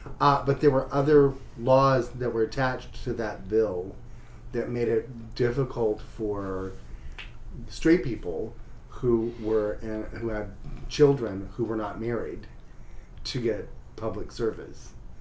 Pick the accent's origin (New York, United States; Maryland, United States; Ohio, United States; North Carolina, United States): North Carolina, United States; Oh, in North Carolina. They have, my home state of North Kakalaki, they have filed a bill to make gay marriage illegal again.